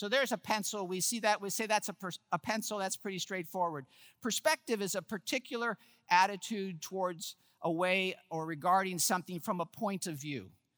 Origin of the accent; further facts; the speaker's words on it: New York, United States; And I am from New York, and we can talk fast in New York.